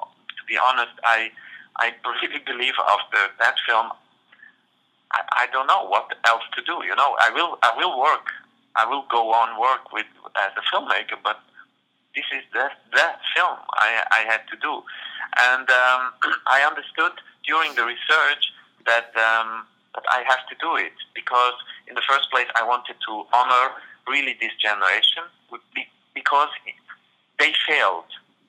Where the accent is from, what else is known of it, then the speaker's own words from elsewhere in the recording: Iraq; they saw on my passport that I'm coming from Iraq.